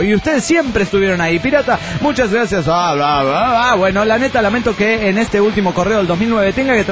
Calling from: Guadalajara, Jalisco, Mexico; de Guadalajara, Jalisco, México.

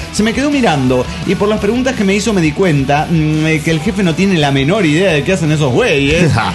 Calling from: Montreal, Quebec, Canada; desde Montreal, Canadá.

